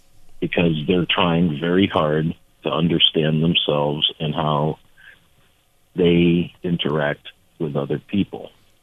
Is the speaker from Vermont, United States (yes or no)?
yes; Vermont, United States; It's frustrating as a human being, as a Vermonter, you know, as an American.